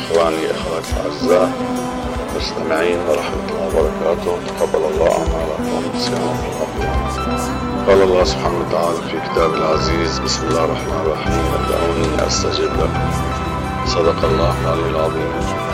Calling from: Beirut, Beirut Governorate, Lebanon; وهكذا كان الشهداء رحمهم الله عندنا في لبنان

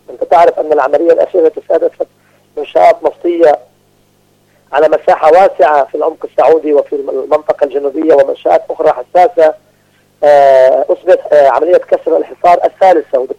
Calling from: Beirut, Beirut Governorate, Lebanon; أنا أتحدث من بيروت وليس من اليمن

